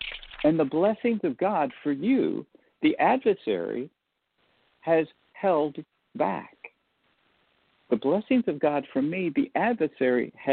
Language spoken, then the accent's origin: English; the South, United States; I'm just going to get real southern on you because I am from the South, although it doesn't seem like it.